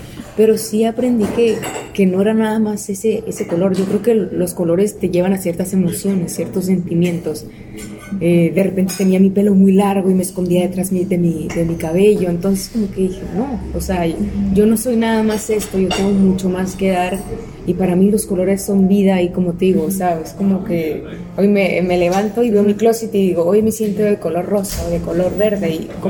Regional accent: Hermosillo, Sonora, Mexico; now in Mexico City, Mexico; yo vengo del norte de México, de una ciudad que se llama Hermosillo, que pues, es bastante tranquila comparada a la Ciudad de México.

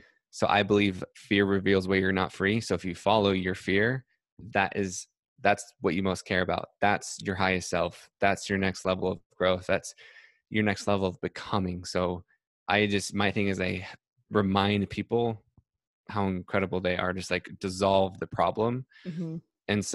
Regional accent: Salt Lake City, Utah, United States; so I'm from Salt Lake City, and I went to New York, I went to Brooklyn for this rap contest.

